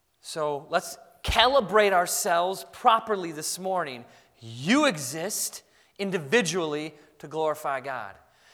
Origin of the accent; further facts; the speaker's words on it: Madison, Wisconsin, United States; Our pastor, it was in Wisconsin. I grew up in Madison.